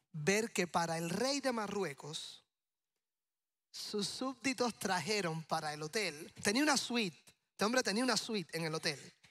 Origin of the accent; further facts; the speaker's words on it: Havana, Cuba; moved away; soy originalmente de Cuba. Nací en La Habana y los últimos 8 años antes de venir aquí en el 2019, mi familia y yo vivimos a una cuadra de uno de los lugares más céntricos de la capital, de La Habana, que es el Capitolio.